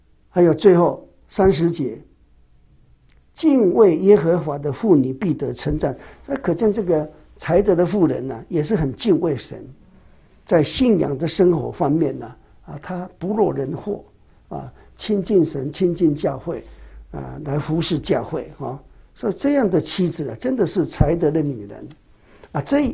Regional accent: China; 所以我们中国人呢，称太太叫做内助

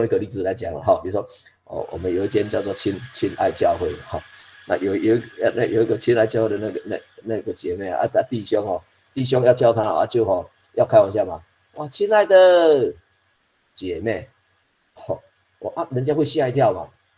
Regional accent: China; 我们中国人大概啊，我们这个问安这个点个头嘛哈

